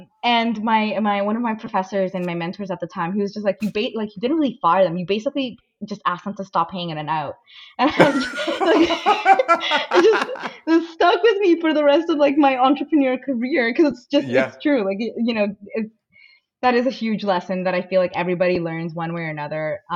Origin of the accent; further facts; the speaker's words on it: Venezuela; I'm an immigrant.